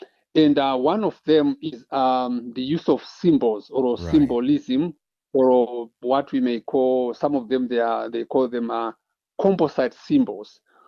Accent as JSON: {"language": "English", "country": "Zimbabwe", "said": "For example, I'm from Zimbabwe."}